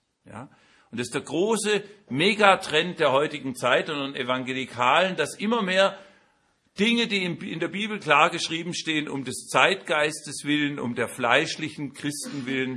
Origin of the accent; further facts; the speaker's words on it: Baden-Württemberg, Germany; Aber bei uns in Baden-Württemberg ist inzwischen auch ein sehr steiniger Boden.